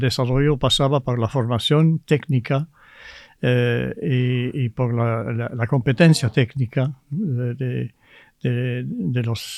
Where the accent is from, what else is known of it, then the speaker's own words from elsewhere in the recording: Belgium; first language French; Spanish is a second language; primero yo no soy francés, soy belga.